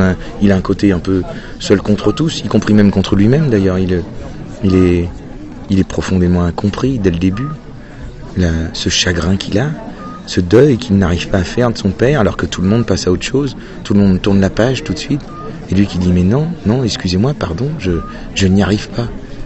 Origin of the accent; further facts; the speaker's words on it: Normandy, France; j'étais chez moi, en Normandie